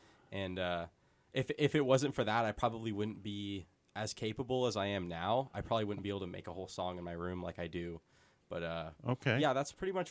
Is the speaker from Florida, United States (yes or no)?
no; Davis, California, United States; also born or lived in Grass Valley; they gave birth to me in Grass Valley, but I think I was flown somewhere else. But I just say Grass Valley, and then I moved to Davis probably about kindergarten.